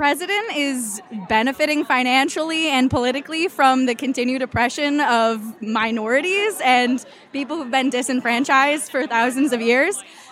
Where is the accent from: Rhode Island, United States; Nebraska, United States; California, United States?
Rhode Island, United States; I am from Rhode Island, and I am 23 years old.